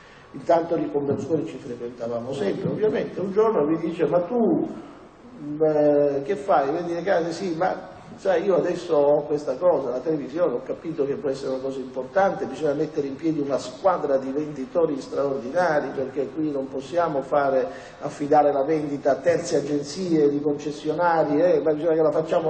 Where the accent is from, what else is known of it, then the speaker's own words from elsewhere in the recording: Palermo, Sicily, Italy; pur essendo palermitano e quindi avendo, per così dire, respirato come tutti i palermitani, tutti i siciliani